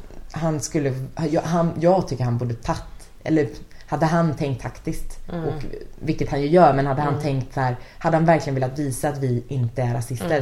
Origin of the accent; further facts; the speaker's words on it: Vänersborg, Västra Götaland County, Sweden; alltså i Vänersborg där jag kommer ifrån, som ligger väldigt nära Trollhättan.